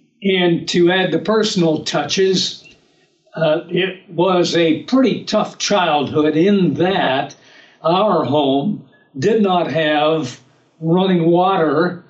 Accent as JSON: {"language": "English", "town": "New Brighton", "region": "Pennsylvania", "country": "United States", "tie": "born or raised there", "also_born_or_lived": "New Kensington", "said": "I was born in a town called New Kensington, Pennsylvania, and I grew up mostly in a town called New Brighton, Pennsylvania, which is 30 miles north of Pittsburgh. And I spent my first 18 years of life there, and I've been on the road ever since."}